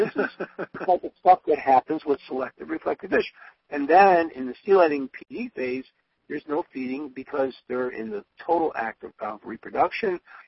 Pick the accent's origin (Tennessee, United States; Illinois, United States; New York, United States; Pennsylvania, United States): New York, United States; Growing up in the Niagara Frontier, we used to fish, you know, the Lake Erie, Lake Ontario tributaries.